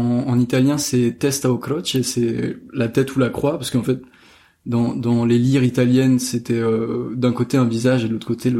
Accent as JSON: {"language": "French", "town": "Saint-Étienne", "region": "Auvergne-Rhône-Alpes", "country": "France", "said": "J'étais en troisième au collège, dans la région de Saint-Étienne, de là d'où je viens."}